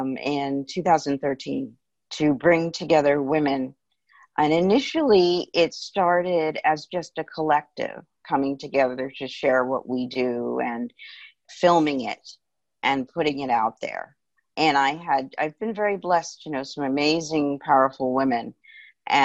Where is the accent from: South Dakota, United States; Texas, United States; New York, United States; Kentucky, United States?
New York, United States; Hudson Valley; And I'm also from the Hudson Valley. On weekends, I'm up there, and sometimes during the week.